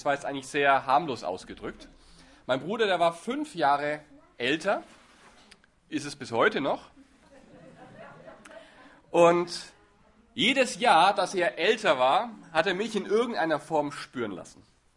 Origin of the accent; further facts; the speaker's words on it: Forchheim, Bavaria, Germany; ich bin ein Bayer, aber eigentlich ein Franke. Ja, weiß ich nicht, ob das noch zählt. Ein Oberfranke genau genommen aus der Stadt Forchheim. Dort bin ich aufgewachsen, groß geworden.